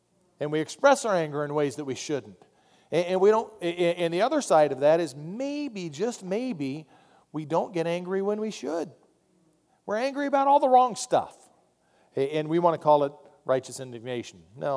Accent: United States; As an American, I think that everybody ought to pay taxes.

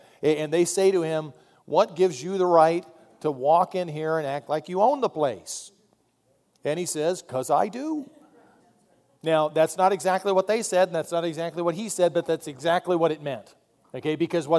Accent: United States; As an American, I think that everybody ought to pay taxes.

